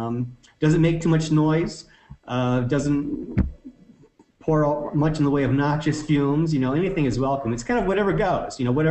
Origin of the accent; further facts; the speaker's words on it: Maine, United States; I guess the biggest factor of siting in Piscataquis County is the fact that I'm from Piscataquis County.